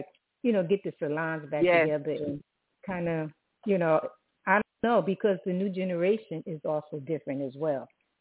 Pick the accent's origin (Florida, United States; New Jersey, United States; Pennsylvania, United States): New Jersey, United States; now in Los Angeles, United States; because I'm from New Jersey, so I went to Wilfred Academy in Jersey.